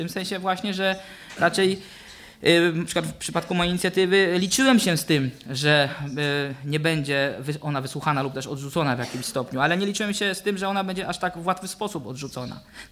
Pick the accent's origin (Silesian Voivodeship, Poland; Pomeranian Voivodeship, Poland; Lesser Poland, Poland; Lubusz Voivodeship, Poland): Lubusz Voivodeship, Poland; Zielona Góra; now in Germany; Ja chodziłem do Neuzelle, to jest koło Frankfurtu nad Odrą, z racji tego, że pochodzę z Zielonej Góry.